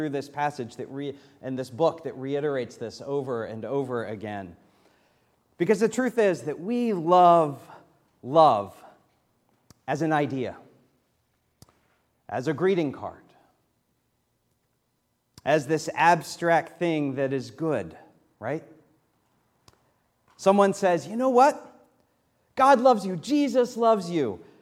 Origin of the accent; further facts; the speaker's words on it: Virginia, United States; I'm holding on to that from growing up in Virginia.